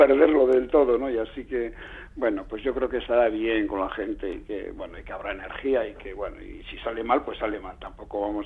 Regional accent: Asteasu, Basque Country, Spain; un día en Asteasu, mi pueblo natal, pasaba un perro y me caí

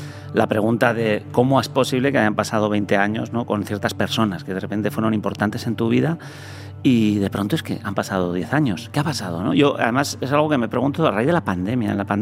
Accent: Basque Country, Spain; sí conozco muchísimo la zona porque yo soy de Vizcaya, de toda la vida me he movido mucho por Vizcaya, además he cambiado de residencia varias veces dentro de Vizcaya

